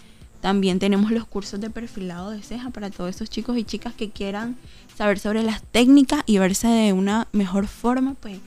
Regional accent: Nicaragua; siempre celebrando lo que es mayo, eso que nos representa como nicaragüenses.

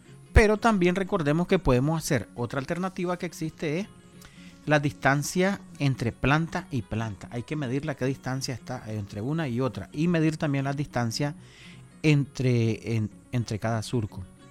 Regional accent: Nicaragua; Como los nicaragüenses, que tanto nos gusta.

